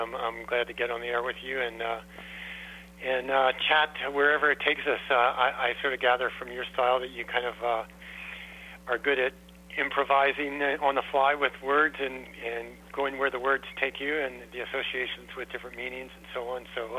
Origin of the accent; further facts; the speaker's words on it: United States; moved away as an adult; now in Canada; Well, I was born and raised in the States, but I came to Canada in 1974